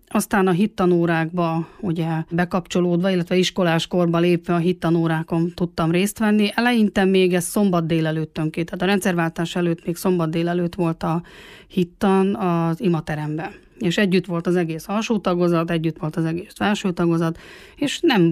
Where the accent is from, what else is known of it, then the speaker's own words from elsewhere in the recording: Szuhogy, Borsod-Abaúj-Zemplén, Hungary; Az Abaúji Egyház megyében, Miskolctól kb. 40 kilométerre Szuhogyon nőttem fel.